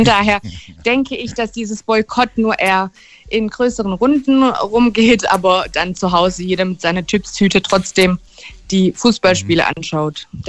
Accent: Turkey; now in Germany; Ich bin Türkin, komme aus der Türkei und bin Moslem.

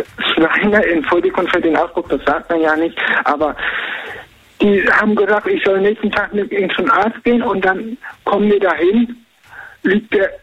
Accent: Rüsselsheim, Hesse, Germany; Aus Rüsselsheim.

